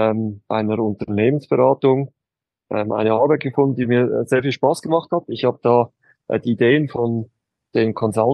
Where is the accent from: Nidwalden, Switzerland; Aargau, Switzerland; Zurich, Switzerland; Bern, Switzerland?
Zurich, Switzerland; also born or lived in Männedorf; Ja, ich bin in Männedorf geboren und dann Zürich Oberland die größte Zeit aufgewachsen. Erste Jahre waren irgendwo am Zürichsee oder Zürich Oberland aufgewachsen.